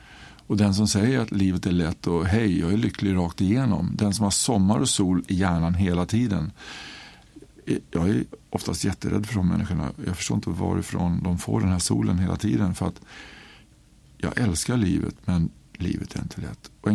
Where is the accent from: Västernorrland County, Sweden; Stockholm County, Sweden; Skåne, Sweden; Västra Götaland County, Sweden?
Stockholm County, Sweden; Stockholm; jag var bortskämd unge från Stockholm kan man säga, jag bodde i Kalmar då